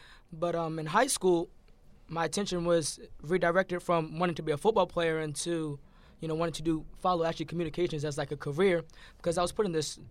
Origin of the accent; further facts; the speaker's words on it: Maryland, United States; Me, I'm from Maryland, which is also about 4 hours away. Grew up in the suburbs of Montgomery County.